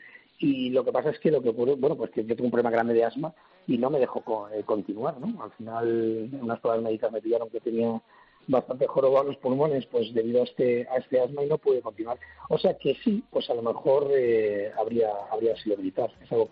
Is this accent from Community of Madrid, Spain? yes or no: yes; Madrid, Community of Madrid, Spain; yo soy del barrio de Moncloa, de la ciudad de Madrid.